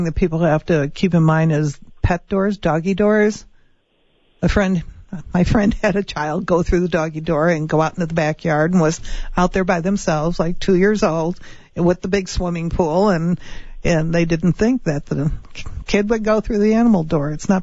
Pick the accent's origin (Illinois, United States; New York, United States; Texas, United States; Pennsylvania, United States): Illinois, United States; Chicago; now in Arizona, United States; I'm from Chicago. We used our fireplaces a lot, and annually you would have a chimney sweep come and clean out your fireplace.